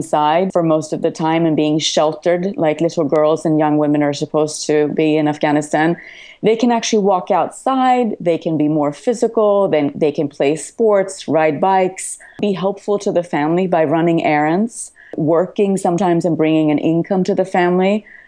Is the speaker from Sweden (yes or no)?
yes; Sweden; now in New York, United States; I was born in Sweden mm-hmm. and grew up there and worked for Swedish Broadcasting for a very long time before I came to New York to go to grad school.